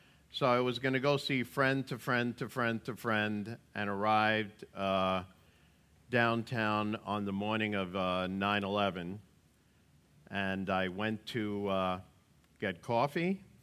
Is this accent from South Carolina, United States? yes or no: no; New York City, New York, United States; I grew up in the Bronx, New York.